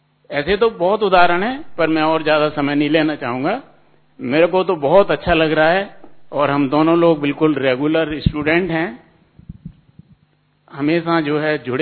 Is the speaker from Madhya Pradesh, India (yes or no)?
yes; Gwalior, Madhya Pradesh, India; मैं ग्वालियर से बिलोंग करता हूँ।